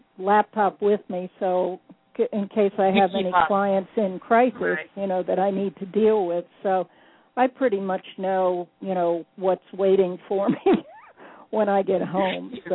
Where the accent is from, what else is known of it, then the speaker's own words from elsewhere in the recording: New Jersey, United States; I grew up in New Jersey riding horses, loved horses, showed all the way up through college.